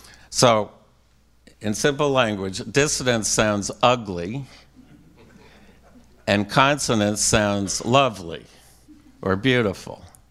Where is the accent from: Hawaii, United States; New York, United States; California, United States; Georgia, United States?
New York, United States; Brooklyn; born there; You can tell I was born in Brooklyn, right? Little Yiddish there.